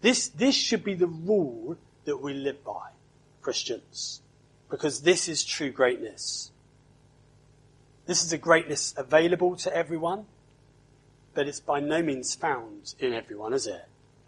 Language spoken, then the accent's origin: English; London, United Kingdom; I'm from London. Yeah. I'm from West London. That's even better, isn't it? Yes. I'm from Ealing in West London. It's not so nice part, though. Hamwell's not a great part of Ealing.